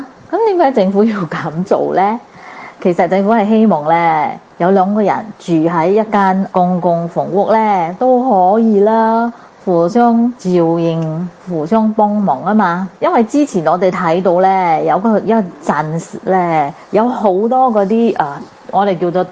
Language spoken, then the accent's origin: Cantonese; Singapore; 各位哥哥姐姐大家好，我是新加坡的